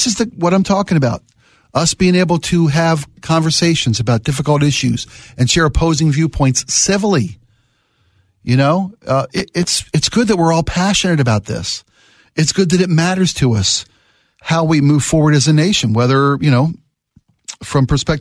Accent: Baltimore, Maryland, United States; I grew up in Baltimore in the 60s. I was a kid I was coming of school age in the late 60s in Baltimore, Maryland, one of the most racially divided cities in America.

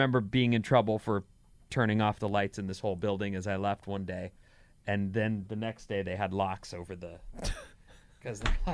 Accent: Irvine, California, United States; When I was in elementary school, this area where I grew up in Irvine down south was just growing.

